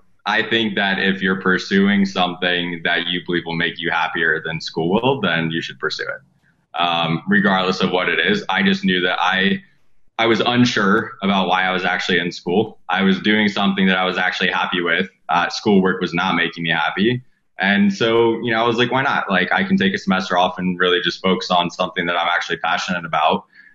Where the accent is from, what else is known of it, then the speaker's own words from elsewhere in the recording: Indiana, United States; I grew up in Indiana, so we'd go to Indy 500 and Snake Pit and Carb Day.